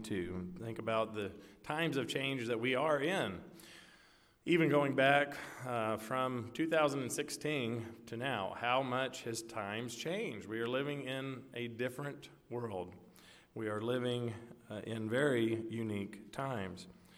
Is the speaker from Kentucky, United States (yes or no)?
yes; Lexington, Kentucky, United States; born there; But that's actually my birthday, July 22nd, 1980. I was born in Lexington, Kentucky.